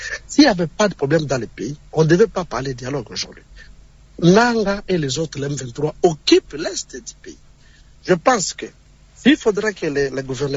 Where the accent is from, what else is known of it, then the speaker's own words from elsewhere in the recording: DR Congo; nous, les Congolais.